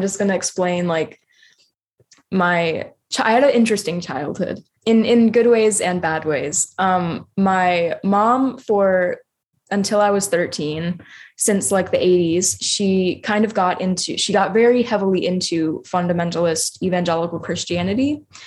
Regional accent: Maine, United States; I grew up in Maine.

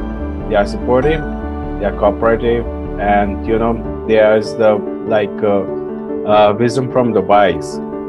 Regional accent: New Delhi, Delhi, India; from New Delhi, India.

